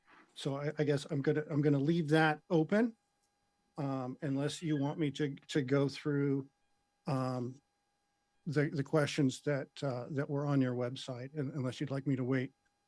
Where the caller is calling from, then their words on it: Anchorage, Alaska, United States; I am calling in from Anchorage, and I am the director of Tidal Network.